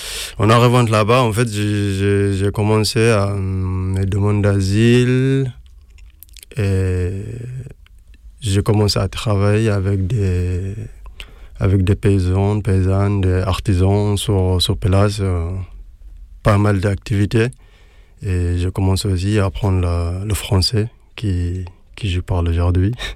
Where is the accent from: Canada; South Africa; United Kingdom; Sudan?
Sudan; French is a second language; moved away as an adult; now in France; je viens du Soudan.